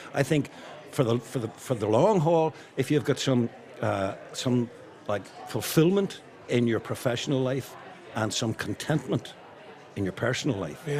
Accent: Derry, Northern Ireland, United Kingdom; now in Ireland; I'm from Derry, so I had no, you know, Northsiders feel very strongly about the north side.

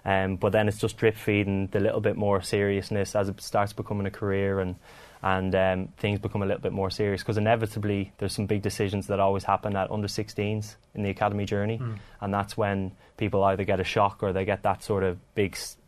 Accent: Ireland; moved away; growing up in Ireland, it's all about winning, isn't it?

